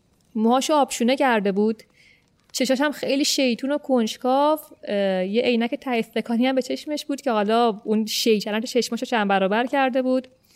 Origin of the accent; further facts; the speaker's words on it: Iran; گفتم من ایرانیم.